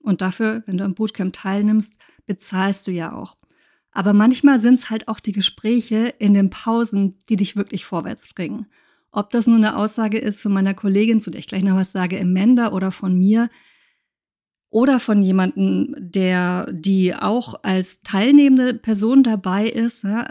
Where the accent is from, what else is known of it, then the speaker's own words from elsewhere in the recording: Germany; now in Spain; Ich bin Deutsche, wohne in Spanien.